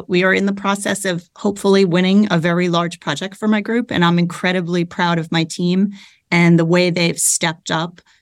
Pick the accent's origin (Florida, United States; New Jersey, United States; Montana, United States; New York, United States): New Jersey, United States; I grew up in New Jersey and always wanted to be an architect.